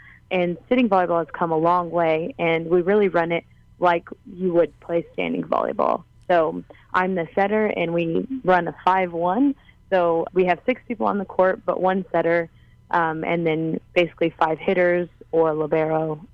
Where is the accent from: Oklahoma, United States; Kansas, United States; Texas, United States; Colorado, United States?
Oklahoma, United States; And so growing up in Oklahoma, this is actually where the sitting volleyball teams came whenever our coach Bill Hammeter took over.